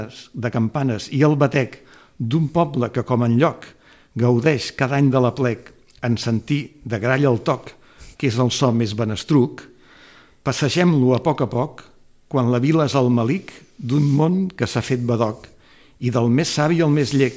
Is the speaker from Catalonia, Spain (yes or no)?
yes; Barcelona, Catalonia, Spain; Jo com a barceloní, gairebé tota la vida, quan sortíem fora de Barcelona, anàvem cap al nord.